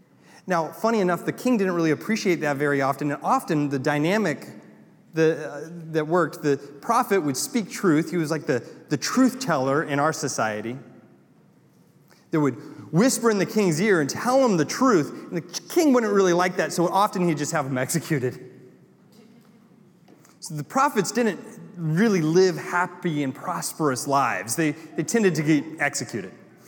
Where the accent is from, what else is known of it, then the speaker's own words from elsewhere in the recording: North Carolina, United States; Man, I got really Southern there, Pastor Shino. I'm a donkey. I'm also from North Carolina.